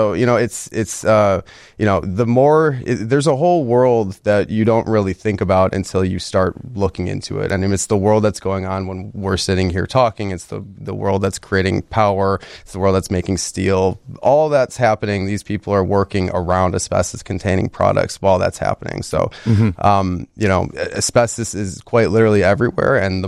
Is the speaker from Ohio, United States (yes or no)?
no; Highland Park, Illinois, United States; Yep. I'm from Highland Park originally. I've spent all my time either in Chicago or the suburbs.